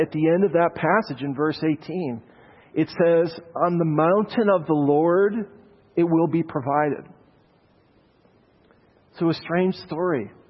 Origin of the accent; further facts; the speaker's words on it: Ireland; I'm Irish. What is a good Irish boy like me up here telling you that you should worship the God of Israel?